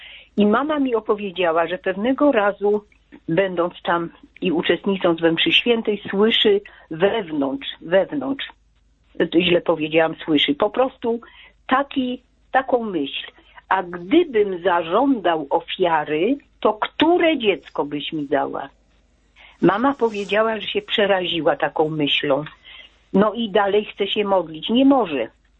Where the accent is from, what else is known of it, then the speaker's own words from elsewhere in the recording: Jordanów, Lesser Poland, Poland; u nas, bo jestem z Jordanowa